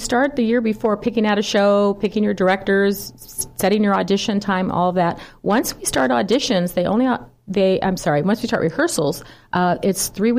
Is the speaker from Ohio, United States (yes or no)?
no; San Diego, California, United States; Well, Gary and I grew up in San Diego, going to theater and musical theater and so on in San Diego.